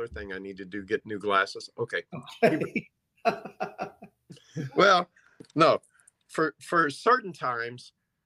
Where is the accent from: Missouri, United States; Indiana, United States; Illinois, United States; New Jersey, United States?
Missouri, United States; Crane; well, actually, me and you both grew up in a small town of Crane, Missouri.